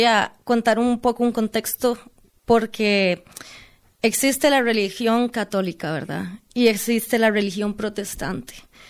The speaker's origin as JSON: {"language": "Spanish", "country": "Costa Rica", "said": "de mi país, de donde soy, porque yo provengo de Costa Rica, ubicado en Centroamérica, ¿verdad? Y ahí tenemos una tradición religiosa muy fuerte, cultural."}